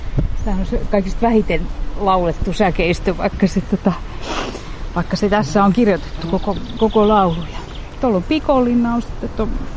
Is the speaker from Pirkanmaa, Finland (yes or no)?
yes; Ruovesi, Pirkanmaa, Finland; Ruovedellä.